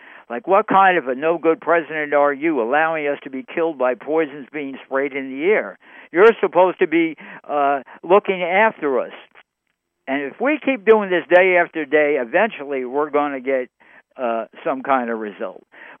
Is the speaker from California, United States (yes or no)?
no; New York, United States; like I said, I'm from New York